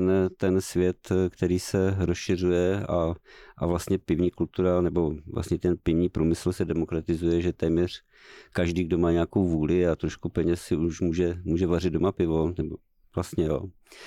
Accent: Moravia, Czechia; Pozor, já jsem z Moravy.

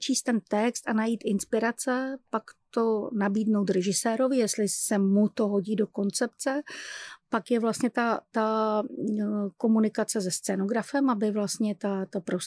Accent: Brno, South Moravian Region, Czechia; Já jsem z Brna, takže pro mě ta cesta vlakem je jako ten čas

